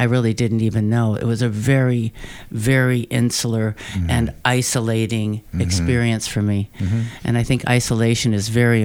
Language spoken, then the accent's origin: English; Minnesota, United States; And see, in my case, I'm from Minnesota, so there wasn't a real, at that point in the early 60s, there wasn't really a counterculture active, you know.